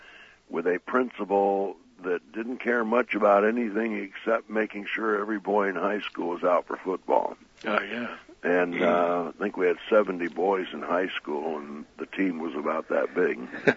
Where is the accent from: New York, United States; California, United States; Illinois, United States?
California, United States; Weed; Okay, I was born in Weed, California, which is north near the Oregon border.